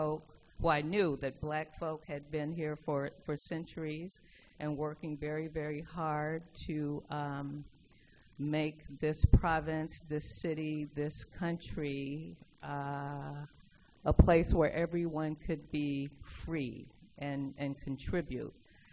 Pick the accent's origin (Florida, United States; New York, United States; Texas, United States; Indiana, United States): Indiana, United States; Gary; moved away as an adult; also born or lived in Chicago; now in Nova Scotia, California, United States; I am not an African Nova Scotian. I was born in Chicago, raised in Gary, Indiana, home of the … I'm a dual citizen of Canada and the U.S., moved specifically to Nova Scotia 3 years ago